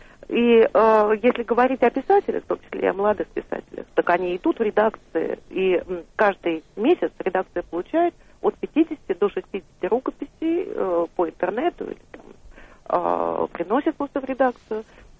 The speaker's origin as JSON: {"language": "Russian", "region": "Moscow", "country": "Russia", "tie": "born or raised there", "said": "для меня, как для коренной москвички"}